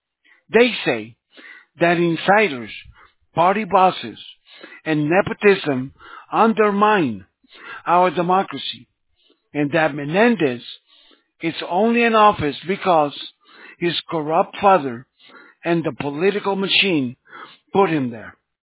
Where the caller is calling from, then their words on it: California, United States; is because I'm calling you from California, okay?